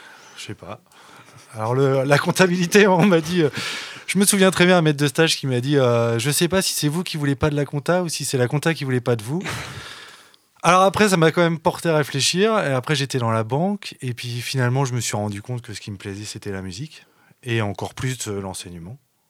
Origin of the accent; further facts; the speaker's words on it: Saumur, Pays de la Loire, France; Je suis originaire de Saumur. Donc, j'étais à l'école de musique de Saumur.